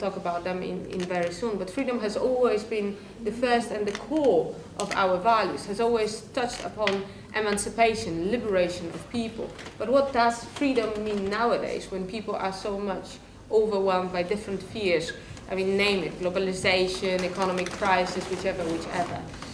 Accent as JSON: {"language": "English", "country": "Poland", "said": "if you talk about solidarity in my home country, which is Poland"}